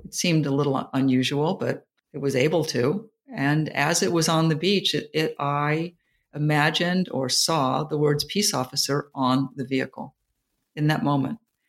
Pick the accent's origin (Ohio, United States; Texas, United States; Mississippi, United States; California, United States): California, United States; I just ended up with them because I was from Silicon Valley and I was from Stanford. That's what we did in Silicon Valley.